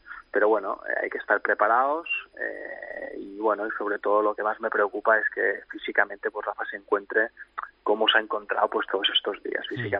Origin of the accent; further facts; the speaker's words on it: Manacor, Balearic Islands, Spain; Nosotros somos del mismo pueblo, somos de Manacor.